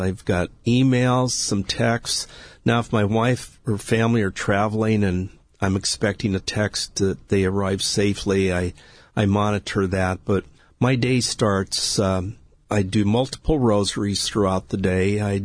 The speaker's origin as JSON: {"language": "English", "region": "Nebraska", "country": "United States", "tie": "born or raised there", "said": "Being a Boy Scout at a young age left a very, very deep impression in my life growing up in Nebraska"}